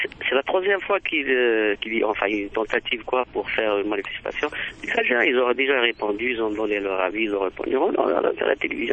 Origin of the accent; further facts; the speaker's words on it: Algeria; moi je suis un Algérien, intègre, honnête